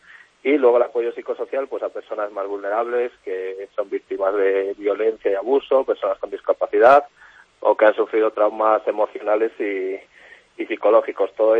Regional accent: Spain; como buenos españoles

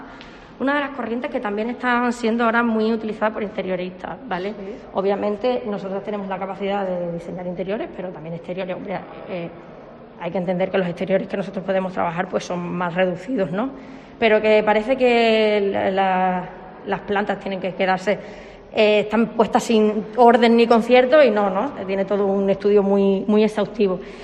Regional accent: Mérida, Extremadura, Spain; soy de Mérida de toda la vida y me ha sorprendido bastante.

